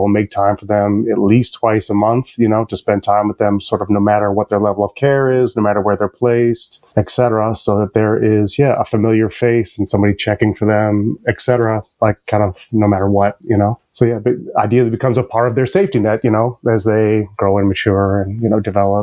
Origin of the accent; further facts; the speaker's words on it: Cleveland, Ohio, United States; And I wound up back in my hometown, Cleveland. I've been back here for 8 years.